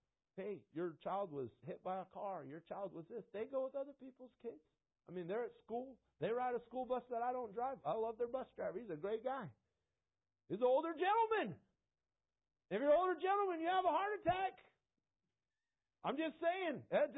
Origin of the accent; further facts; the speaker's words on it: Washington, United States; I grew up in Eastern Washington. You have to make that clear with people when you're from Washington. You just have to make that clear. I'm from Washington. Well, first, of Washington State, okay, not Washington, D.C.